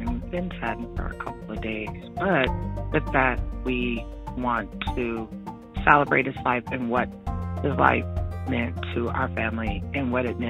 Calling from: St. Cloud, Minnesota, United States; I'm calling from St. Cloud, Minnesota.

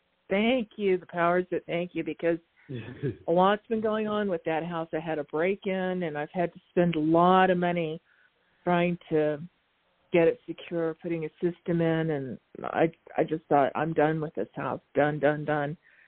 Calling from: Arizona, United States; from Arizona, thank you for taking my call.

